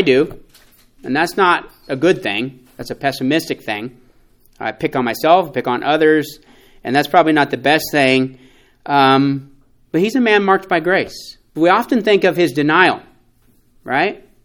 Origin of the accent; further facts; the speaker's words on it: California, United States; I really don't care because I grew up in California. I'm sorry, but I grew up in California and rooted for the 49ers in the 80s